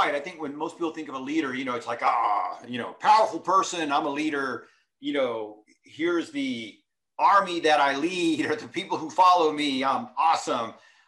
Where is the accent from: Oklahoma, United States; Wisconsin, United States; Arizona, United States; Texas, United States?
Texas, United States; And it just so happens that Jen is from Texas, and I was raised in Texas. So we're already off to a great start.